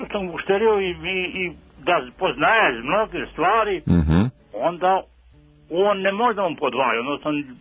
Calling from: Mihajlovac, Šumadija and Western Serbia, Serbia; Ja sam iz Mihajlovca, selo jedno kod Smedreva, možda ste čuli za to.

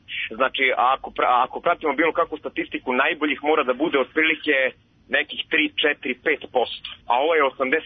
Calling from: Belgrade, Serbia; je ovdje iz Beograda.

